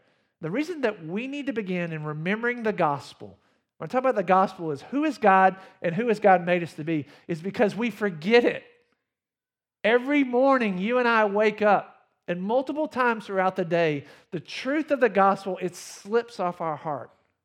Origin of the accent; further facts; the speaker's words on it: Athens, Georgia, United States; I grew up in Athens, Georgia, and I drive home to see my family.